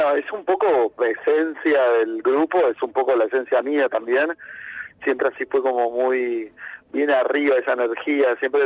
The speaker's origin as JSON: {"language": "Spanish", "region": "Buenos Aires", "country": "Argentina", "said": "somos de Buenos Aires, cerquita ahí de la capital, pero bueno, de zona norte, del Tigre"}